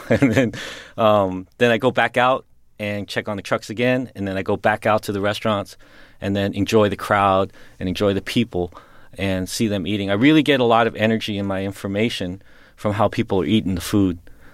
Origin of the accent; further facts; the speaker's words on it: South Korea; It was being around low riding. It was being around growing up in Korea. The immigration. Being around the American school system